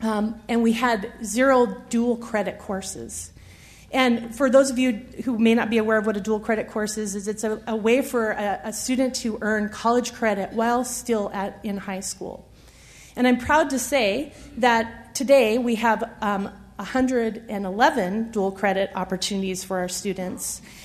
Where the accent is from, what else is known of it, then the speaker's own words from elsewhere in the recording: Emmett, Idaho, United States; I grew up in Emmett, and those of you who are familiar with that area knew that the sawmill was very much a part of the local economy.